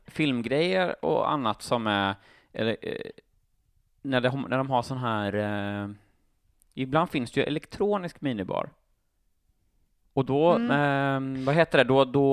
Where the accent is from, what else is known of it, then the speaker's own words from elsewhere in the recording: Småland, Sweden; precis som jag är från Sveriges Småland kanske.